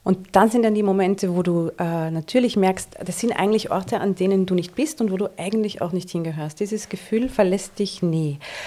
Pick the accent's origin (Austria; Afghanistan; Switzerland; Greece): Austria; Vienna; Deshalb hört man meiner Sprache nicht an, wo ich herkomme. Viele Menschen fragen mich, wo bist du denn eigentlich her, weil man auch in der dialektalen Färbung kaum hört, dass ich aus Wien bin. Ich werde auch oft gefragt, ob ich aus Deutschland bin.